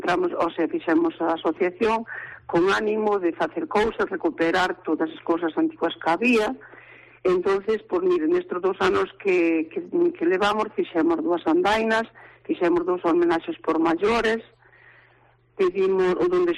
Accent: Arnuide, Galicia, Spain; O sea, pertenecemos al concello, pero somos de Arnuide.

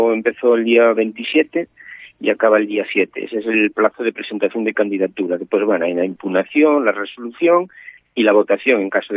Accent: Conxo, Galicia, Spain; Yo soy de Conxo de toda la vida

